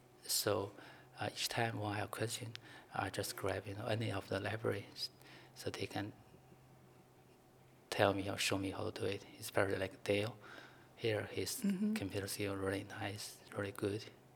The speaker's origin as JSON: {"language": "English", "country": "China", "tie": "born or raised there", "second_language": "English", "moved": "yes", "said": "I grew up in China. I moved here 14 years ago. I'm still in the process of improve my English."}